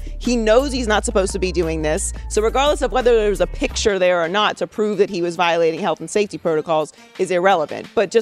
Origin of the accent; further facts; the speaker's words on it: Pittsburgh, Pennsylvania, United States; I am from Pittsburgh. It's against my nature to root for the Browns.